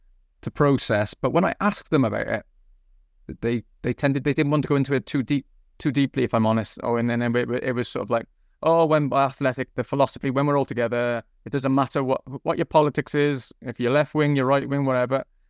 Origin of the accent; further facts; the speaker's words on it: Caerleon, Wales, United Kingdom; But I also did an article about some Basque refugee children in my hometown in Caerleon in Wales.